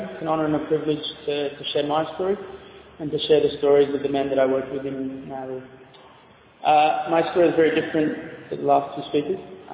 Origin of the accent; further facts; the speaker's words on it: Australia; I grew up in Australia